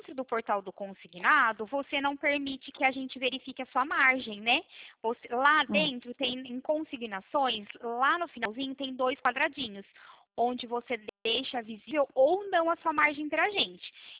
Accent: São Paulo, Brazil; Eu sou do interior de São Paulo

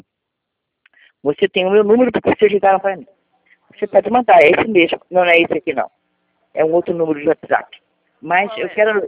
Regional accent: Brazil; porque eu sou brasileira

